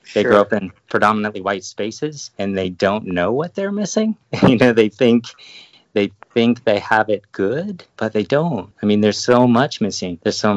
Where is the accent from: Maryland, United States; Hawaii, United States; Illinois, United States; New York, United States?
Hawaii, United States; born there; I was born in Hawaii, where my dad was a pastor at the time.